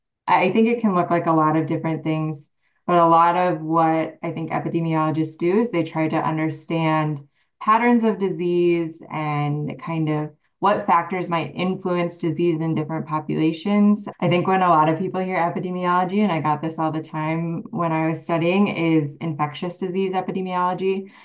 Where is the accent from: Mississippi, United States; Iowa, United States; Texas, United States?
Iowa, United States; Iowa City; I'm originally from Iowa City.